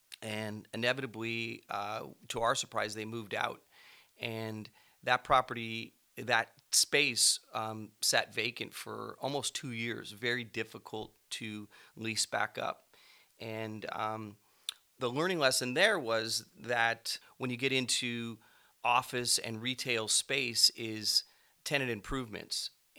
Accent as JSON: {"language": "English", "region": "California", "country": "United States", "said": "We are from California, Northern California in particular, and the laws in California for tenants always seem to lean towards the tenant, not the landlord"}